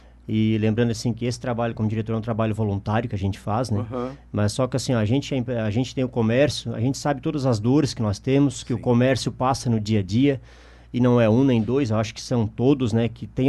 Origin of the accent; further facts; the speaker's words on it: Ermo, Santa Catarina, Brazil; Nasci em Ermo e, graças a Deus, estou lá até hoje.